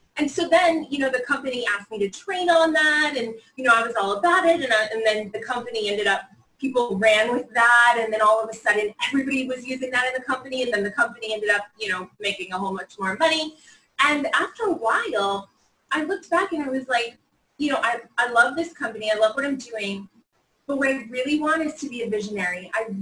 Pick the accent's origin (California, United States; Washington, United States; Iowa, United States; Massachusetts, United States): Massachusetts, United States; Boston; Like I'm from Boston, I'm a city girl.